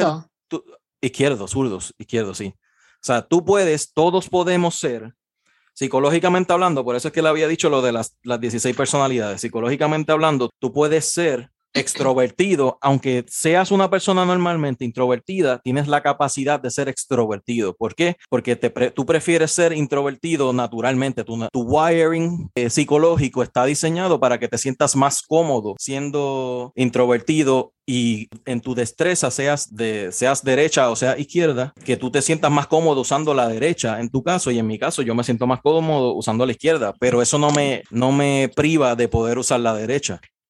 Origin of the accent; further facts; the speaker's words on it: Puerto Rico; para nosotros, como puertorriqueños, la palabra, cuando se dice condición, es como decir que estás diciendo que tiene un problema.